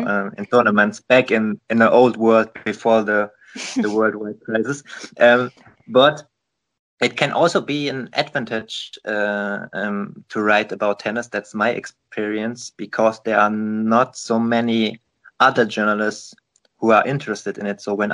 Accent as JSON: {"language": "English", "country": "Germany", "second_language": "English", "said": "I'm from Germany"}